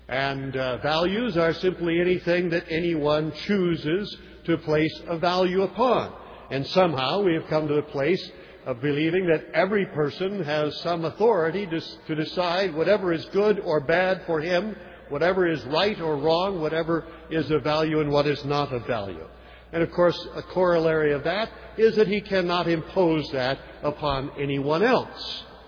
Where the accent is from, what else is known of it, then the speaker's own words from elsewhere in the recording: Fort Lauderdale, Florida, United States; I come from Fort Lauderdale.